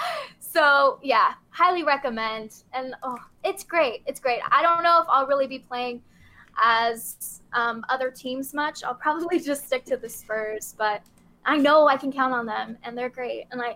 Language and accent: English; San Antonio, Texas, United States; now in California, United States; since moving to California, I've kind of let it go, but I'm getting back to my roots. I grew up in San Antonio, Texas